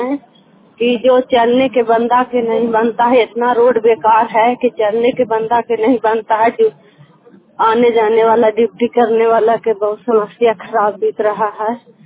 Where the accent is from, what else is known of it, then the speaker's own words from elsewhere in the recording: Bihar, India; now in Bhangrola, India; मैं भंगरोला में रहते हैं, बिहार के रहने वाला हैं, भंगरोला में रहते हैं।